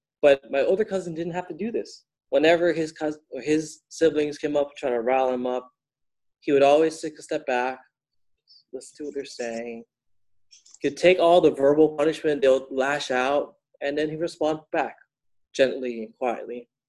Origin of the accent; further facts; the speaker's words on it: Philippines; being a Filipino, I'm actually pretty calm for a lot of my other ethical family members